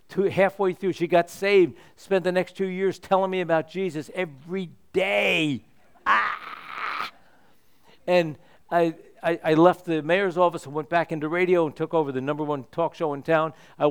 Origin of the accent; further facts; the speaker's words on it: Reading, Pennsylvania, United States; former assistant to the mayor of my hometown in Reading, Pennsylvania, a city about two-thirds of the size of Lafayette, decent-sized city.